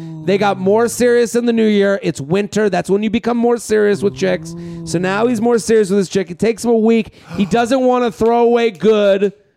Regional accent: Boston, Massachusetts, United States; No, we're both from Boston.

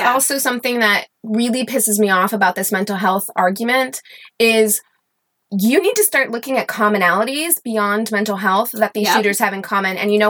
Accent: Missouri, United States; but I am from Southern Missouri, or I've lived a lot of places, but that's home to me.

